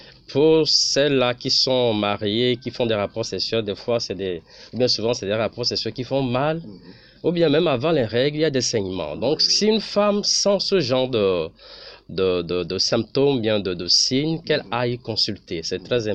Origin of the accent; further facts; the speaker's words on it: Togo; c'est un mal qui est réel chez nous au Togo.